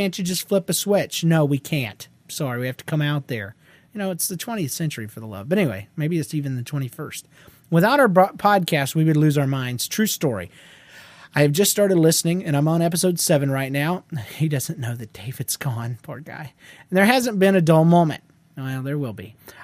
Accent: Australia; Well, I'm from Australia, like Aussie Jeff.

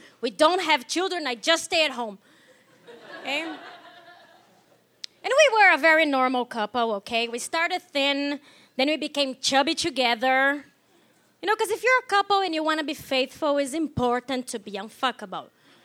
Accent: Brazil; English is a second language; moved away; I am from Brazil. And I've been living here for 3 years

